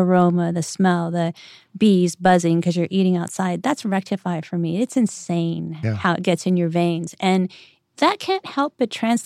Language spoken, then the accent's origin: English; Kentucky, United States; now in New York, United States; I don't even think I even told anybody in New York the first year that I was from Kentucky, because I was so worried about being judged for that.